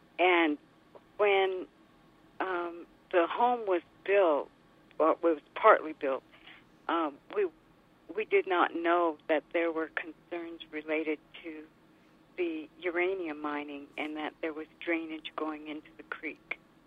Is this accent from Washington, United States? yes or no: yes; Washington, United States; I'm a member of the Spokane Tribe. I was born and raised on the Spokane Reservation, which is located 45 miles northwest of Spokane.